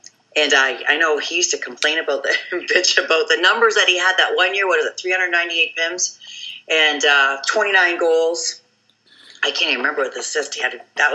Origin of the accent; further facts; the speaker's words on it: Windsor, Ontario, Canada; also born or lived in Toronto; now in United States; Well, yes, I'm born and raised in Windsor. I've had the opportunity of spending a few years up in Toronto and then meeting Bob living in the States. So, but Windsor is home for me, and I'm Canadian, so yeah.